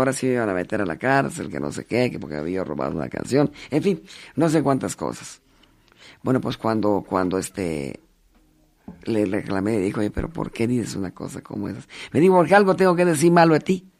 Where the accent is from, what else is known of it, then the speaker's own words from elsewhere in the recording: Mexico; yo como mexicano